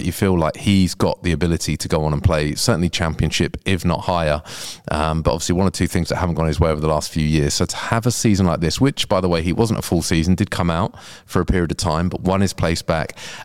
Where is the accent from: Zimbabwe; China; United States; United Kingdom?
United Kingdom; Oxford, South East England; born there; my dad used to be a director at Oxford United. So it's certainly a club. And I was born in Oxford as well, Matt.